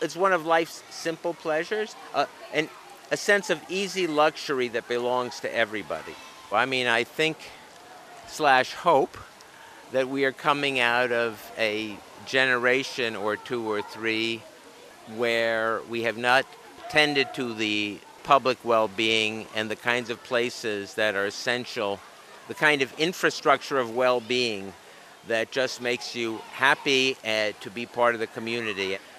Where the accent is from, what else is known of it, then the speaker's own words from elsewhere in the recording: Los Angeles, California, United States; I grew up in East Hollywood in Los Feliz, and I remember as a child in the 50s, our neighborhood swimming pool